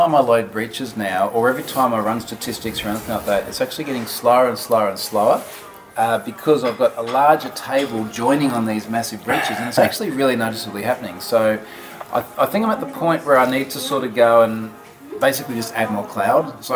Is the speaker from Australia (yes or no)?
yes; Australia; because we're Australian, we don't have heated floors.